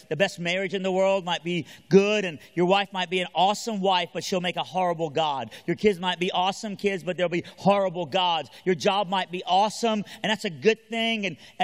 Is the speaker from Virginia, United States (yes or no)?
yes; Lynchburg, Virginia, United States; but I'm a Southerner. And honestly, what we call what we're about to read is in the South is fighting words, y'all.